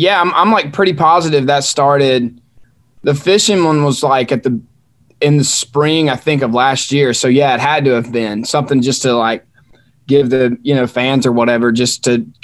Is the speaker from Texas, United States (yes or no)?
no; Mississippi, United States; I'm originally from Mississippi, and I told him that there's a Choctaw reservation in my hometown.